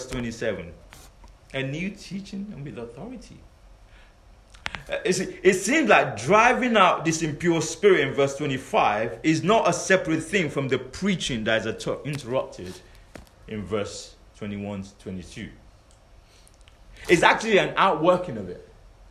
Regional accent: London, United Kingdom; growing up in West London was interesting, because when I was in secondary school, having supply teachers was like having a day off while at school.

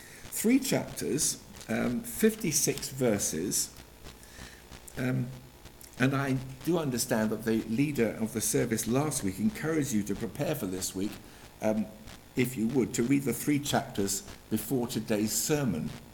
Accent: South West England, United Kingdom; born there; accent: West Country; also born or lived in Belgium; now in Chelmsford, United Kingdom; I'm not an Essex boy. I was born in Somerset. And when I was young, I used to speak with a West Country accent

